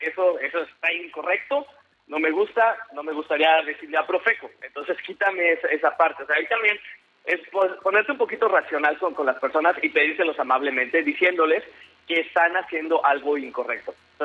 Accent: Mexico

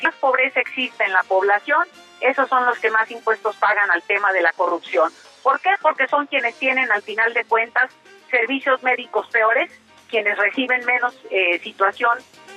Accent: Mexico; lo que tenemos que empezarnos a cuestionar como mexicanos es

